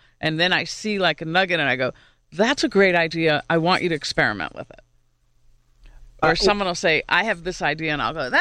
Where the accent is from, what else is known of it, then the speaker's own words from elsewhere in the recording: New York, United States; now in Pittsburgh, United States; And I'm from New York.